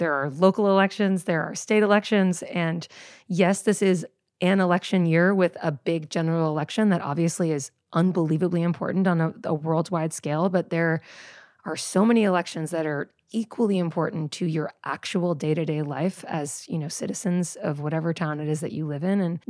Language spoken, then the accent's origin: English; Boston, Massachusetts, United States; like you, I grew up in Boston and didn't really know many Republicans until I was like in my 20s.